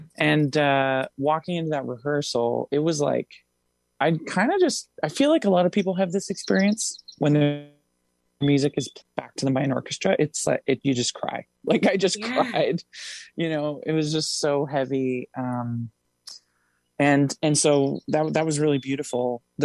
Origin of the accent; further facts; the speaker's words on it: Hamilton, Ontario, Canada; that happened because I'm from Hamilton.